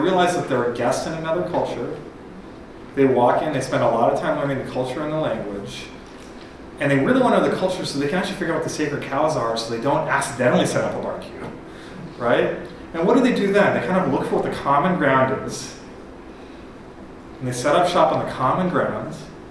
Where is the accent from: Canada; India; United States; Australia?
India; I'm Indian, so I can talk about this.